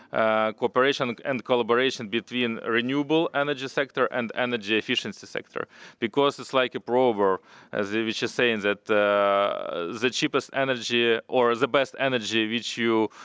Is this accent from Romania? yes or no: no; Ukraine; here I can provide even Ukrainian example, since I'm from Ukraine